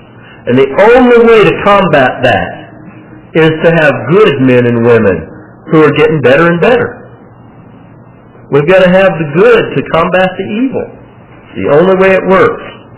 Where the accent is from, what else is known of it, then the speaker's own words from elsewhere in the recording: Butler, United States; well, I'm from Butler and you're from Lisbon